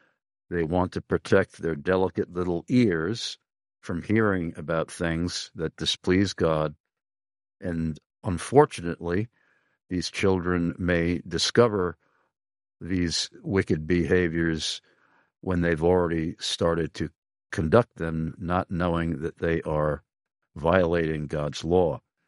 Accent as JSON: {"language": "English", "town": "Amityville", "region": "New York", "country": "United States", "tie": "born or raised there", "said": "There is a Deer Park, Long Island, not far from where I was born and raised in Amityville"}